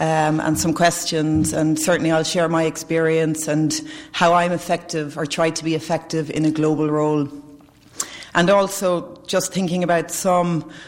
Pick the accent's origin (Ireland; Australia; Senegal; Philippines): Ireland; you'll probably gather from my accent that I'm not from Boston. I'm not even from the US, so I was born in a little island on the far side of the Atlantic Ocean called Ireland, with about 6 million people, and I grew up there and I went to college there.